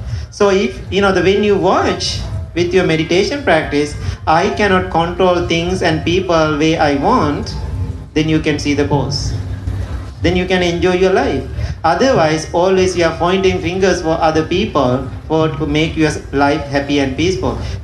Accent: Sri Lanka; English is a second language; moved away as an adult; now in United States; I'm coming from Sri Lanka, Ceylon tea, I'm so used to tea.

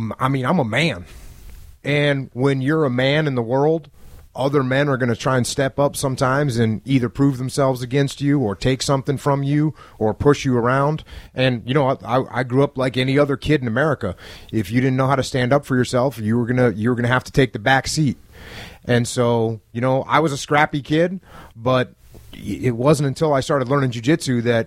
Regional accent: New England, United States; also born or lived in Connecticut / Maine; I grew up in New England. I grew up in, you know, in Connecticut and Maine. Grew up on a dirt road in the middle of nowhere.

